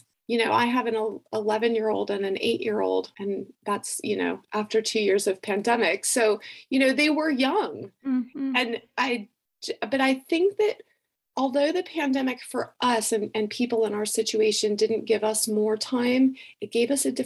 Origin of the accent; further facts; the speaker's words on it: Florida, United States; most of my swimming has actually been done in Scotland, but I'm from Florida, Lizzie.